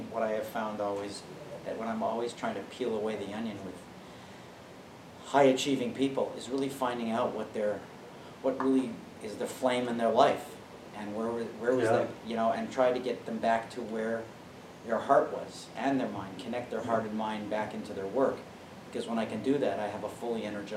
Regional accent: Canada; now in United States; I grew up in Canada, you had, you know, Canadian investors, and I moved to the States

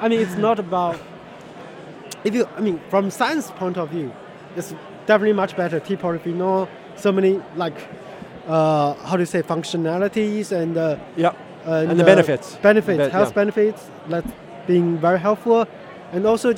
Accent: Fujian, China; because I'm from the place. Well, because the Boston Tea Party, the tea that dumped it, originate from Fujian, China, my hometown

